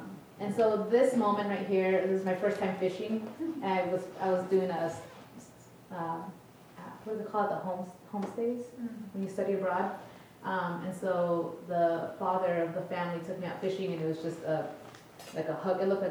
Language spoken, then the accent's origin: English; Wenatchee, Washington, United States; But I am from Wenatchee. I've always looked up to the mountains and wondered what was up there.